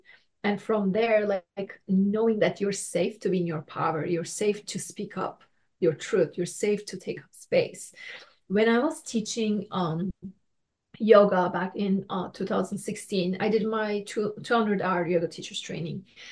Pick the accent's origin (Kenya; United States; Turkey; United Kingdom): Turkey; growing up in Turkey, and a lot of things I say, oh, because I grew up in Turkey